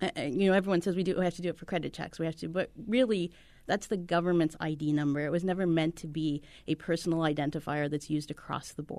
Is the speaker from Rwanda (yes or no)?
no; Canada; now in United States; I'm actually a Canadian. I've only been down here for 2 years now.